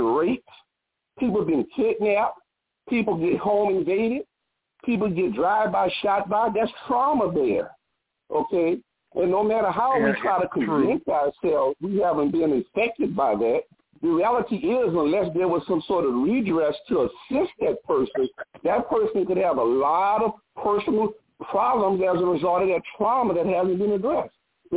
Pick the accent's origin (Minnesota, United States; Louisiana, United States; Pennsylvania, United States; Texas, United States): Louisiana, United States; New Orleans; I'm from New Orleans is where I'm from.